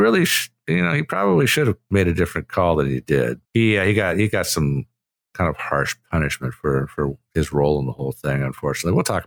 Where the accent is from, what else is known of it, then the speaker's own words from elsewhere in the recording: United States; Damn it. I'm an American. I shouldn't have to drown.